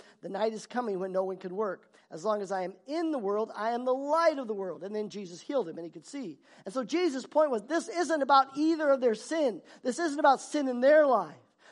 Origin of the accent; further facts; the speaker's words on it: Idaho, United States; also born or lived in Saskatchewan, Canada; I went to school in Saskatchewan, and I came from Idaho, so driving in Saskatchewan was totally different.